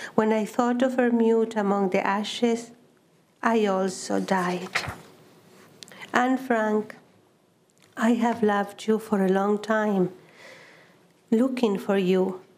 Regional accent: Chile; and especially growing up in Chile, a very good world, different than the world of my parents.

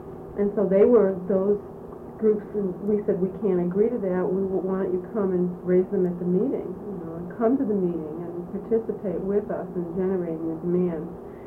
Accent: Boston, Massachusetts, United States; I was from the Boston area, and the Boston schools were very segregated, and I lived in a suburb of Boston that was almost exclusively white

